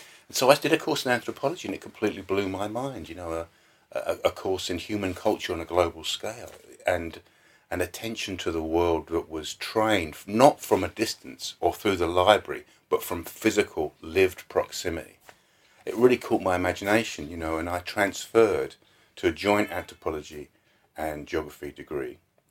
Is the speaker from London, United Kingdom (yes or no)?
yes; Croydon, London, United Kingdom; I grew up in Croydon, which is about, you know, 10 miles from here, quite close by.